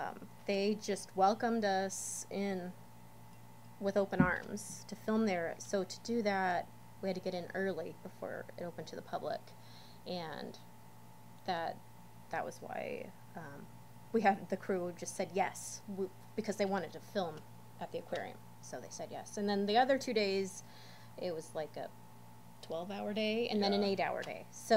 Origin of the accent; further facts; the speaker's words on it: Sacramento, California, United States; I'm originally from Sacramento.